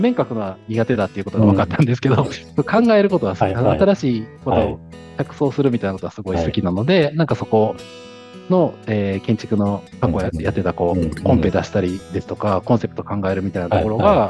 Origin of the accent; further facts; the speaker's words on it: Shiga, Japan; 僕は地元が滋賀県なんですけども、はい、滋賀県庁に戻ってきまして、